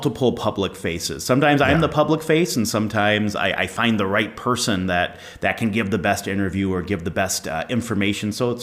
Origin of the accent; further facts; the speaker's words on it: Galesville, Wisconsin, United States; So I was born and raised right here in the Diocese of La Crosse, right in the Galesville, Wisconsin area, kind of between Galesville and Trempealeau, right in Trempealeau County, so the southern part of the county there.